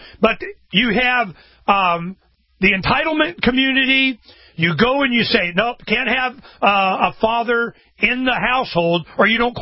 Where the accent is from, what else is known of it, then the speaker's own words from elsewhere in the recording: Florida, United States; I grew up in Florida in the 60s. I was born in 61.